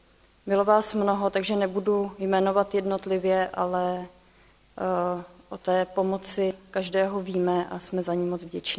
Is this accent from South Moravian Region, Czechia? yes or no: no; Prague, Czechia; now in Říčany, Czechia; jsem se odstěhovala z Prahy a s manželem chodíme do sboru do Říčan, takže jsem se tam i nechala převést.